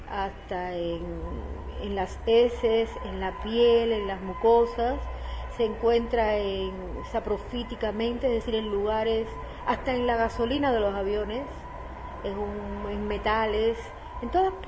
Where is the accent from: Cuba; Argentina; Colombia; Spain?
Cuba; moved away; en mi país de origen, en Cuba, se hicieron con motivo de unos brotes